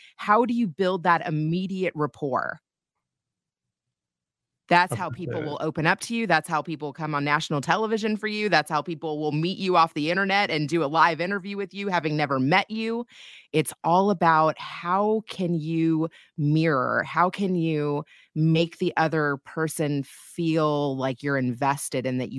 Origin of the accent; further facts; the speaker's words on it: Kentucky, United States; I'm a Jew from Kentucky, or that I'm the only Jew at the Passover retreat from Kentucky